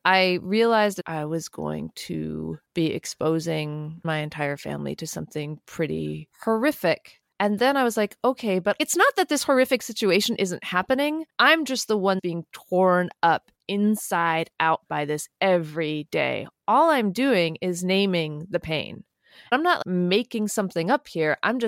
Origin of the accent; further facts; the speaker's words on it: New Mexico, United States; So I grew up in New Mexico. My parents are from India and they had an arranged marriage in 1968 and then moved to New Mexico in 1969. So I lived my entire life there.